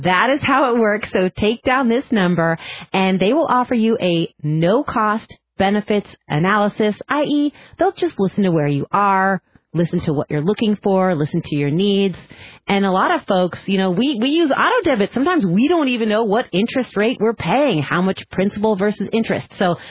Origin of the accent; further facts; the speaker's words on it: San Francisco, California, United States; He's out in my hometown where I grew up, San Francisco.